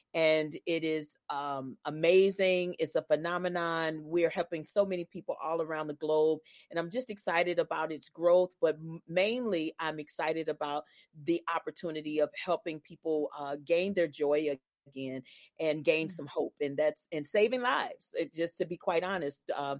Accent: St. Louis, Missouri, United States; I'm from St. Louis, Missouri.

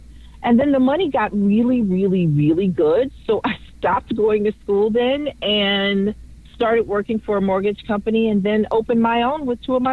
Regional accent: Chicago, Illinois, United States; also born or lived in Washington, D.C.; I grew up in Chicago, but then I lived in D.C. for a long time as well, maybe 12, 13 years.

